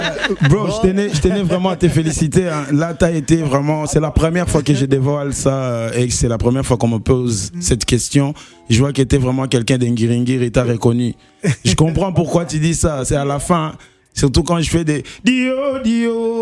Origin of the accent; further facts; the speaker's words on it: Kinshasa, DR Congo; Non, moi, je suis né à Kinshasa. Je suis né à Kinshasa, à l'hôpital Mama Emouna Kave. Et grandi à Lemba, Lemba Terminis.